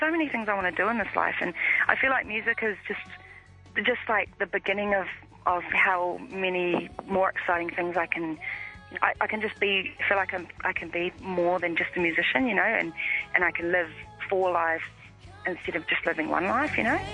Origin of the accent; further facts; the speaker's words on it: Christchurch, Canterbury, New Zealand; growing up in Christchurch and going to those kind of festivals